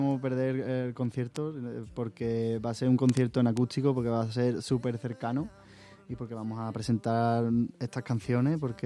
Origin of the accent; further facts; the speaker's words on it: Andalusia, Spain; mi tierra, Andalucía